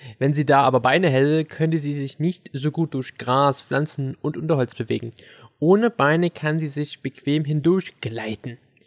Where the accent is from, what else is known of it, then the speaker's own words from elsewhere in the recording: East Germany, Germany; weil wir kommen aus dem Osten, wir nennen das jetzt wieder auch Eierkuchen.